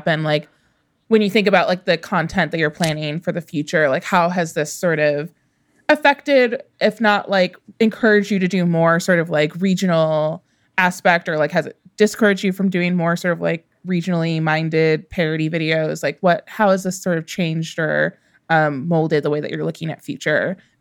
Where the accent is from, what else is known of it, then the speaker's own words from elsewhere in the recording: Midwest, United States; I'm from the Midwest. That's like a food.